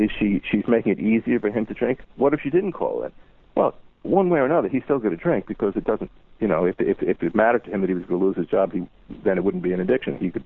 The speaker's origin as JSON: {"language": "English", "town": "Boston", "region": "Massachusetts", "country": "United States", "tie": "born or raised there", "said": "in my hometown here in Boston"}